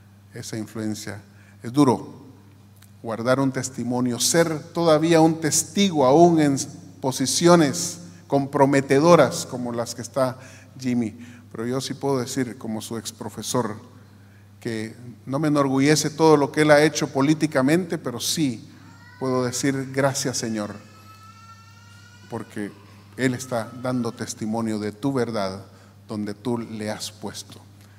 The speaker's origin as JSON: {"language": "Spanish", "country": "Guatemala", "said": "No las crea. Se lo pido, por favor, como guatemalteco."}